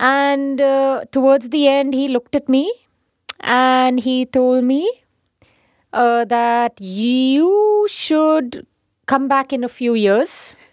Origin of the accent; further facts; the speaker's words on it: Punjab, India; I said, I'm from India.